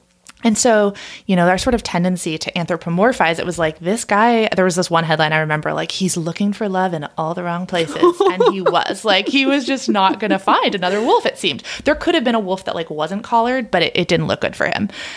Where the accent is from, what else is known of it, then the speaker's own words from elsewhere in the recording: Oregon, United States; it was in my home state of Oregon.